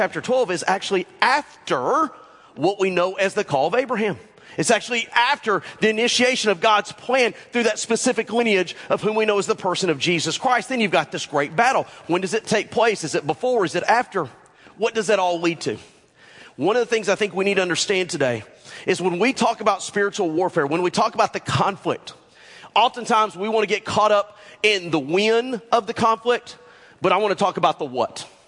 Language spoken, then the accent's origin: English; the South, United States; Because we're from the South.